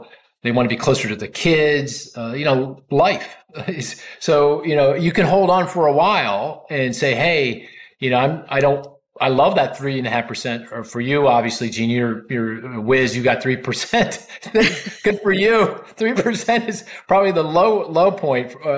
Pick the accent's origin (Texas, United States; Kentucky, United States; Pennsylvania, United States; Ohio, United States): Pennsylvania, United States; Philadelphia; Even in Philly, you know, even I'm from Philly too.